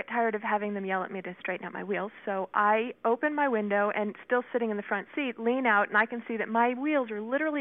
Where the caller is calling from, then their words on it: Colorado, United States; I'm calling from Colorado.